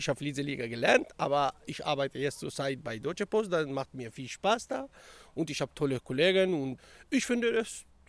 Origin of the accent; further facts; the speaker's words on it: Iraq; now in Germany; Ich komme aus dem Irak. Ich bin 42 Jahre alt und wohne zurzeit in Dresdenstedt.